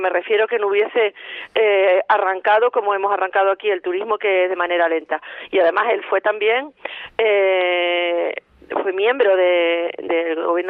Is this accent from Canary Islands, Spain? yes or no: yes; Canary Islands, Spain; Canarias tenemos una realidad totalmente diferente de Cataluña, del País Vasco, de Andalucía